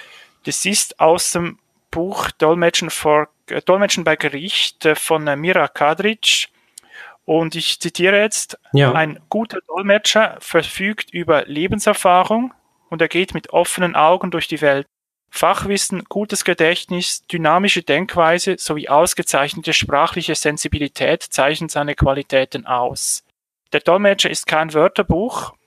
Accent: Lucerne, Switzerland; Ich komme aus der Schweiz, aus Luzern.

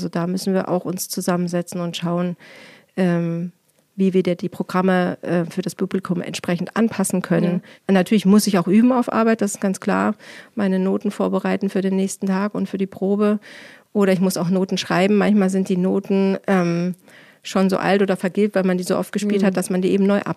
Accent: Hesse, Germany; also born or lived in Bogotá; ursprünglich bin ich in Hessen aufgewachsen und geboren bin ich sogar in Südamerika.

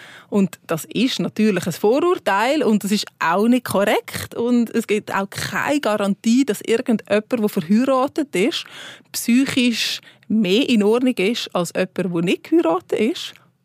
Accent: Switzerland; wenn wir uns das als Schweizer mit unseren Sprachregionen und Tälern und so Bergen vorstellen können.

